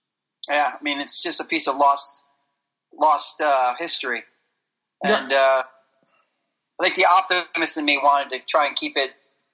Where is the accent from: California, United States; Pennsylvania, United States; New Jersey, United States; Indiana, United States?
New Jersey, United States; I was born and raised in Jersey.